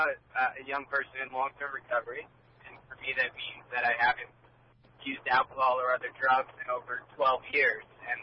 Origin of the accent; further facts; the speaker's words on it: Connecticut, United States; I grew up in Connecticut and got very addicted very quickly in my adolescence